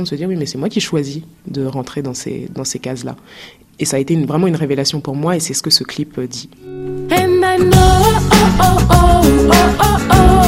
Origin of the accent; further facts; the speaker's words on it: Cameroon; en grandissant au Cameroun, j'avais un peu l'impression d'être coupée du monde.